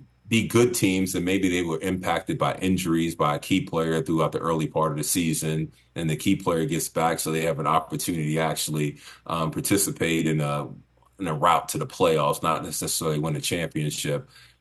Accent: New York City, New York, United States; She gave me access to New York City, where I grew up, born and raised in Harlem.

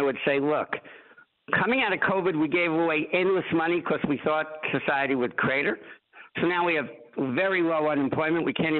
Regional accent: Whitestone, New York, United States; born there; I was born a Democrat in Whitestone, Queens, the son of an illegal alien who spent 27 months in the woods of Poland during the Holocaust.

